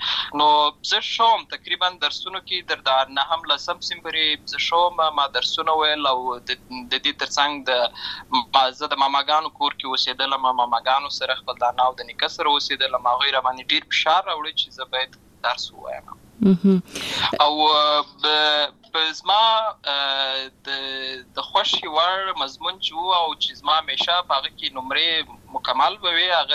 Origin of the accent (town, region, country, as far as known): Lashkar Gah, Helmand, Afghanistan; born or raised there; also born or lived in Uruzgan